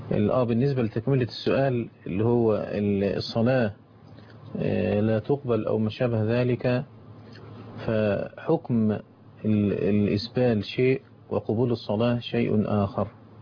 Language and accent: Arabic; Egypt; إن إحنا عندنا في مصر